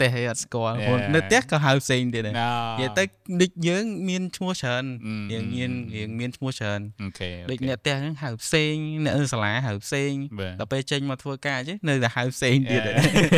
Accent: Banteay Meanchey, Cambodia; ហើយខ្ញុំមកពីខេត្តទីមានជ័យហើយតាមដែលខ្ញុំរៀនគឺនៅសាលាសិរីភ័ណ្ឌហ្នឹង

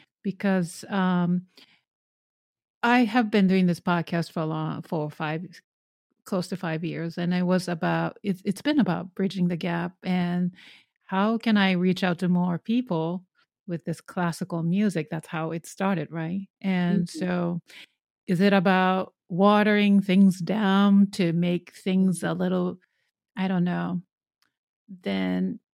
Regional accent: New York, United States; Because I'm a New Yorker

